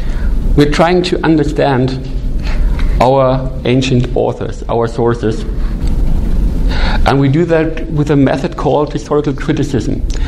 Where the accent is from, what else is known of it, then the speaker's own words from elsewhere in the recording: Germany; I'm from Germany.